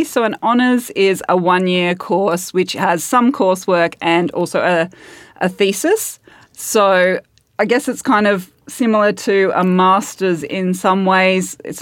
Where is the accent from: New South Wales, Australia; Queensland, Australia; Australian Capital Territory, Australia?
Australian Capital Territory, Australia; Canberra; Canberra has a reputation for being a very dull city with lots of roundabouts, but where you grow up is your home.